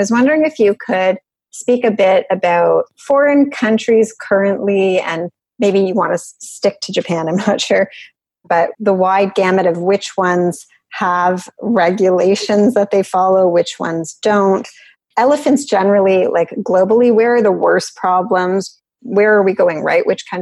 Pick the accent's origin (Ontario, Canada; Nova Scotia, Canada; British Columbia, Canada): Ontario, Canada; Toronto; to me as a Canadian child growing up in Toronto, the place that you went to see an elephant that was natural was literally the zoo.